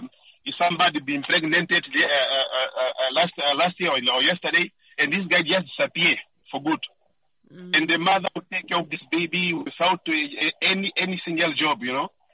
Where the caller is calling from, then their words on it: Windhoek, Khomas, Namibia; From Window.